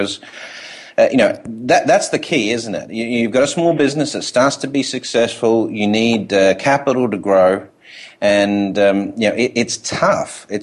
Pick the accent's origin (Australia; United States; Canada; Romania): Australia; accent: Aussie; Okay, so maybe it's just my Aussie accent, you know.